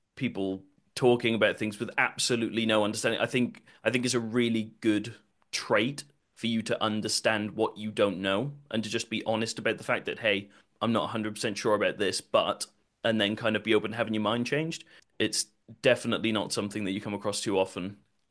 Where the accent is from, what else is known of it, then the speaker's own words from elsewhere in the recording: Wales, United Kingdom; moved away as an adult; also born or lived in Germany; now in England; I grew up in Wales. I lived my life in Wales until I was about 20 years old. At that point, I joined the military. So I lived in England for a little while, and then I got transferred to Germany and lived in Germany for sort of 3 or 4 years. And now I've moved back to England.